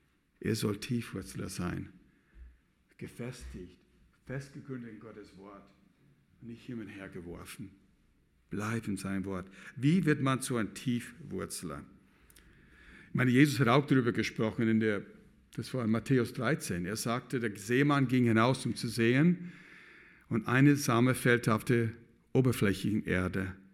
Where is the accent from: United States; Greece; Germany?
United States; California; German is a second language; ich komme aus der Mojave-Wüste zwischen Los Angeles und Las Vegas. Das ist nur ein bisschen südlich von Death Valley.